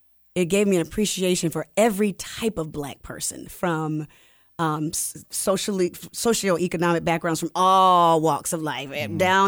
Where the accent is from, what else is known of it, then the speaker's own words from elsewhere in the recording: Atlanta, Georgia, United States; because I'm originally from Atlanta. Like, it says that on my birth certificate. People are like, really? You're from here? I was born at Crawford Long, which is now Emory Midtown.